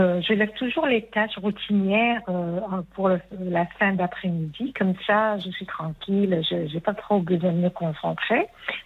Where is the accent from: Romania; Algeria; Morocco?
Algeria; moi je viens pas de France, donc moi je suis originaire d'Algérie.